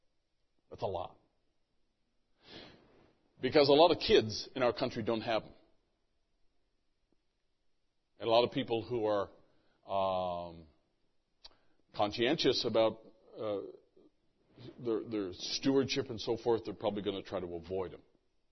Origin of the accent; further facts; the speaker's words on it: Canada; And I grew up in Canada, where it is nothing but unaffordable health care.